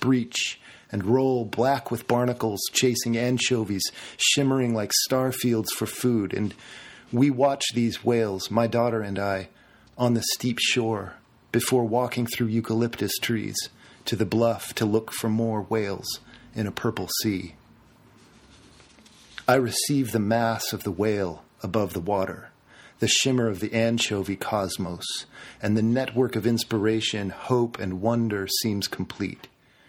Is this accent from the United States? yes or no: yes; Big Sur, California, United States; I'm from California, and so the landscape of Gloucester and the Atlantic seaboard sort of shifts in my mind to what I remember and what I recall instinctively from my childhood growing up at Big Sur.